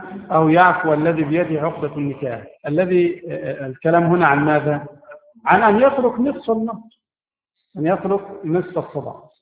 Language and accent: Arabic; Egypt; عندنا في مصر